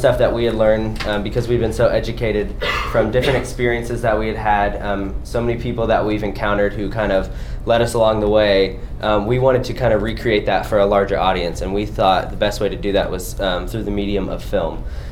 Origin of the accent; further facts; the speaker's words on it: Richardson, Texas, United States; both of us are from the Dallas area. I'm from Richardson and she's from Garland, both in North Dallas.